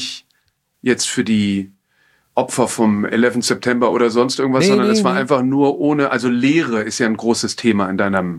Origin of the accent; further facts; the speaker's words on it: Frankfurt, Hesse, Germany; Ich bin in Frankfurt groß geworden